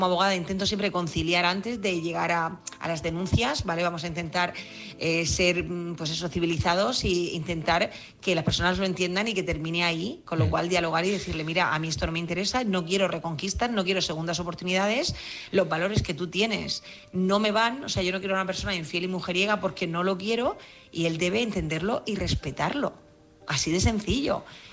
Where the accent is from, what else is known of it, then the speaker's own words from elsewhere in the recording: Murcia, Region of Murcia, Spain; de Murcia.